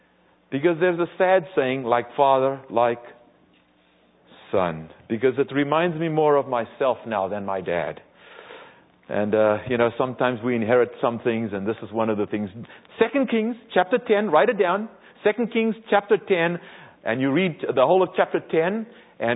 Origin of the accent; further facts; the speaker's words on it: South Africa; I come from South Africa, so I think of Africa because there they also worship images.